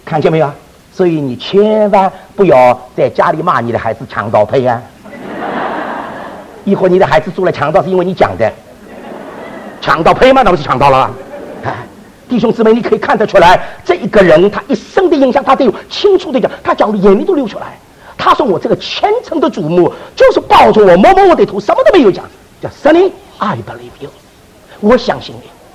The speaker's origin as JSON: {"language": "Chinese", "region": "Shanghai", "country": "China", "said": "我们上海人喜欢骂啊，我们上海的父母有的时候骂那个孩子"}